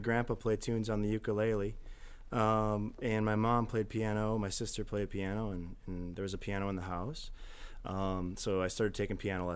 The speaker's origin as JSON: {"language": "English", "town": "Rhinelander", "region": "Wisconsin", "country": "United States", "said": "I'm from Rhinelander, Wisconsin."}